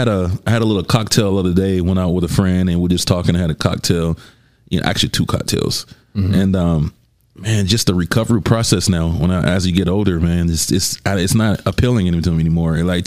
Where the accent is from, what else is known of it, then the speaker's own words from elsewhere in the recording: Georgia, United States; So like I said in the beginning, I'm from the South. So I'm from Southern, from Georgia.